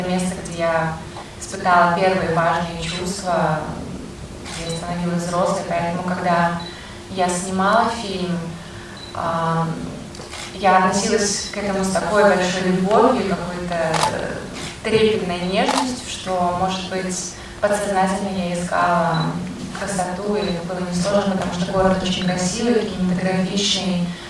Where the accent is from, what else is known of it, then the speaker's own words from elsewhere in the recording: Vladivostok, Primorsky Krai, Russia; Так как Владивосток мой родной город, я его очень люблю.